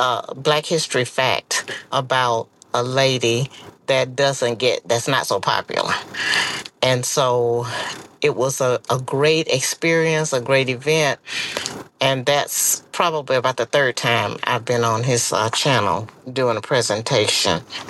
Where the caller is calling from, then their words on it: Dallas, Texas, United States; I'm hailing in from Dallas, Texas.